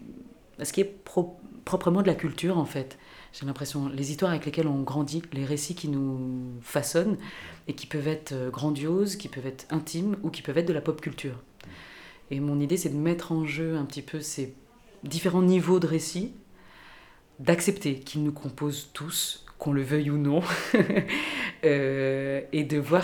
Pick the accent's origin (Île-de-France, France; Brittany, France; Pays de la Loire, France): Île-de-France, France; Paris; born there; Peut-être parce que je suis parisienne et que une parisienne de naissance, en tout cas